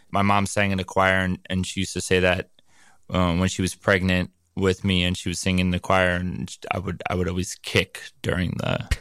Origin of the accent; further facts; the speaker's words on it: New York, United States; Skateboarding for me was, especially growing up in New York, it was a way to explore the city.